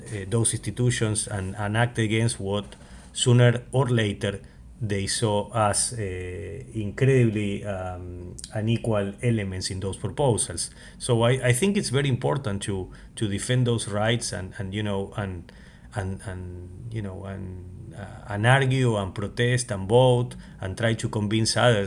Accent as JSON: {"language": "English", "country": "Argentina", "said": "Yes, I mean, I'm from Argentina and I was born like, you know, in 1975"}